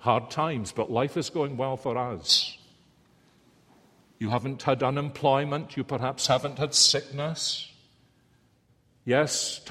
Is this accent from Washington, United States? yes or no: no; Columbia, South Carolina, United States; I'm from Columbia, South Carolina.